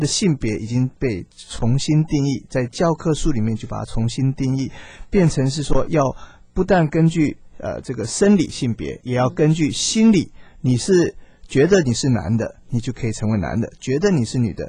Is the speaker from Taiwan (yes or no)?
no; China; now in United States; 我们教导孩子从小要教导，我们中国人说男女有别。